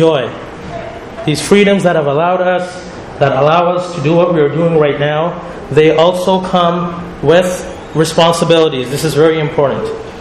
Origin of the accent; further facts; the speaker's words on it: Canada; As Canadian Muslims today, we enjoy, just like all other Canadians, a number of rights and freedoms, regardless of our faith, regardless of our ethnicity.